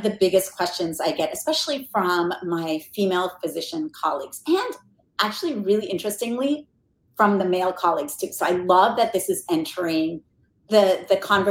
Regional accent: North Carolina, United States; I'm originally from North Carolina, not as exciting.

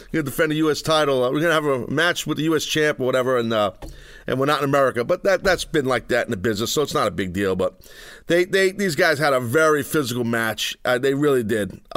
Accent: United States; I live across the pond. I'm an American. I'm across the pond.

